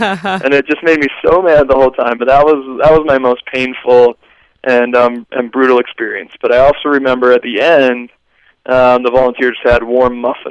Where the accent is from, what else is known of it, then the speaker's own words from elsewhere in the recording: Las Vegas, Nevada, United States; You know, I grew up in Vegas.